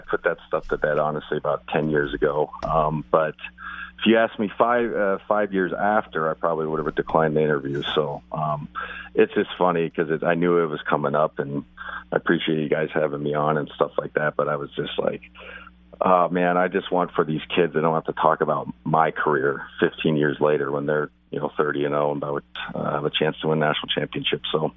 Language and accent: English; Spokane, Washington, United States; It's like, I was from Spokane.